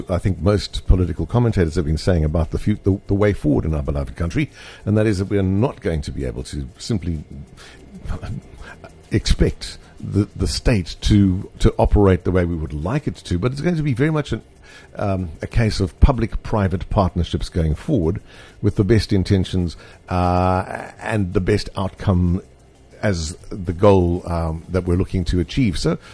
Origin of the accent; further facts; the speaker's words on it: Boksburg, Gauteng, South Africa; I come from the big smoke. I grew up in Boksburg, Benoni, and for me, the smell of home is incredible pollution coming from all of those big mills.